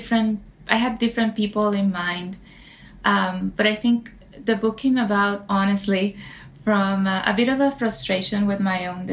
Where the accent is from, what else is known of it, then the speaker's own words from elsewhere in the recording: Puerto Rico; now in United States; I was born and raised in Puerto Rico